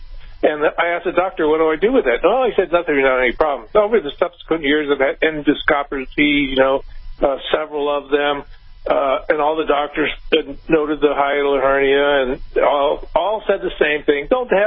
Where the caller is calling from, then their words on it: Austin, Texas, United States; Oh, good. I'm actually from Austin.